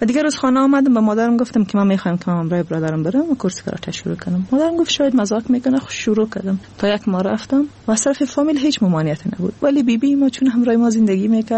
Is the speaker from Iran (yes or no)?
no; Afghanistan; moved away; و بعد از افغانستان آمدیم